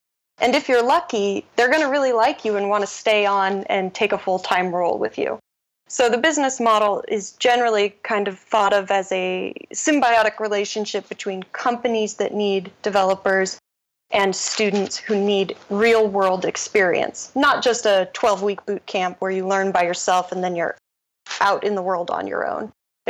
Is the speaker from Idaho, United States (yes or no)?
yes; Idaho, United States; now in Seattle, United States; And then, of course, I grew up in Idaho, which is not too far.